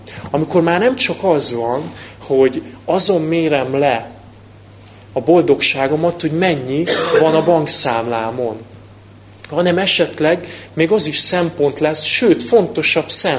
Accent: Budapest, Hungary; mert Budán nőttem föl

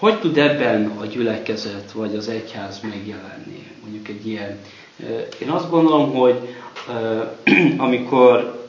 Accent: Miskolc, Borsod-Abaúj-Zemplén, Hungary; egy nagyobb városban, mint például Miskolc, ahonnan jövök

